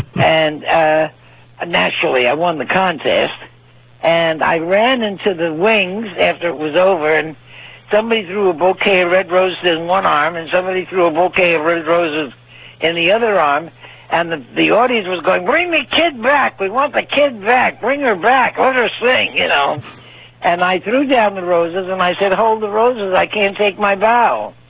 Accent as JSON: {"language": "English", "region": "New York", "country": "United States", "tie": "born or raised there", "said": "I was born in New York and took me to all the shows, the vaudeville shows"}